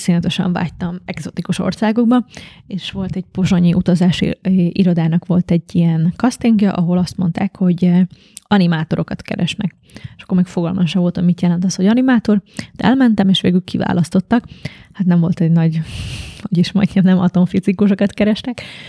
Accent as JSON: {"language": "Hungarian", "town": "Šamorín", "region": "Trnava Region", "country": "Slovakia", "tie": "born or raised there", "said": "én Somorján születtem, és Somorján jártam a magyar tanítási nyelvű általános iskolába, és aztán a város másik szélére a magyar gimnáziumba, és utána kezdtem el művészettörténetet tanulni Nagyszombatban."}